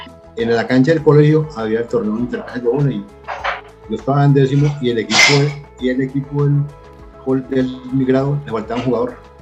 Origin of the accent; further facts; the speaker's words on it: Pereira, Risaralda, Colombia; A ver, yo soy de Pereira, nací el 4 de octubre de 1955.